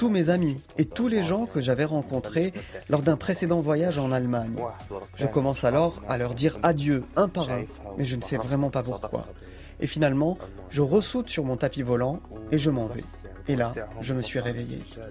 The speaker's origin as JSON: {"language": "French", "town": "Nablus", "region": "West Bank", "country": "Palestine", "said": "j'ai 19 ans et je suis de Naplouse, en Palestine."}